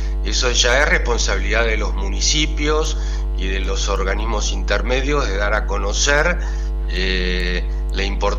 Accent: Tigre, Buenos Aires Province, Argentina; now in Santo Tomé, Argentina; Santo Tomé Corrientes porque viví acá muchísimos años y tengo mi corazón puesto acá, pero yo soy de Tigre, o sea, conurbano norte

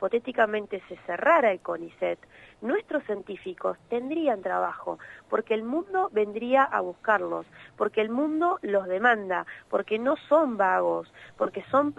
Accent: Argentina; tienden a denostarnos como argentinos frente al mundo

